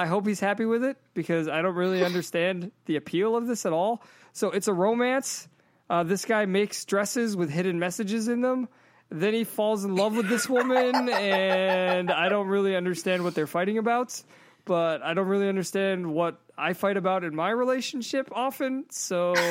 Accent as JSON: {"language": "English", "region": "Massachusetts", "country": "United States", "said": "Maybe it's just because I'm from Massachusetts and like Nancy Kerrigan's knee being destroyed was almost as bad, if not worse for us, than O.J. Simpson"}